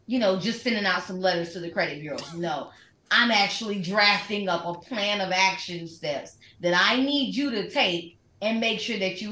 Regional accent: Detroit, Michigan, United States; So it was just, honestly, I'm from Detroit originally.

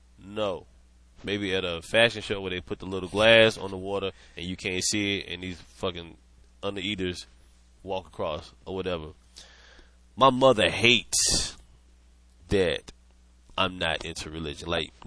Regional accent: the South, United States; I'm from the South. So people say that's the Bible Belt.

